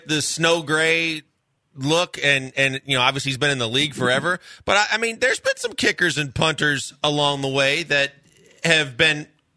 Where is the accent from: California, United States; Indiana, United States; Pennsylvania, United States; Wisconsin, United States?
Wisconsin, United States; I'm from Wisconsin.